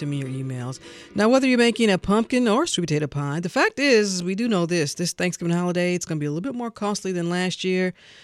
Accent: St. Louis, Missouri, United States; and yes, I said fixings, I'm from St. Louis

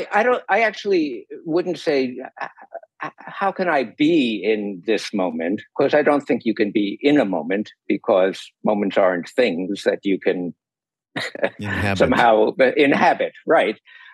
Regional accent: New York, United States; now in California, United States; And I grew up in New York. I'm a skeptic.

